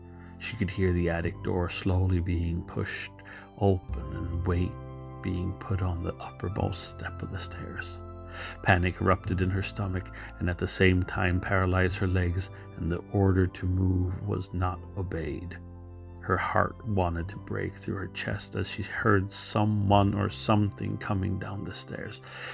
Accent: United States; now in Sweden; I'm an American living in Scandinavia. My dad's Swedish, so I mean I have the Swedish heritage

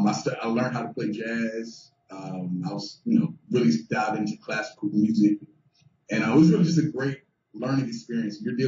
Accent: Upper Marlboro, Maryland, United States; Born and raised in Upper Marlboro, Maryland. 29 years old.

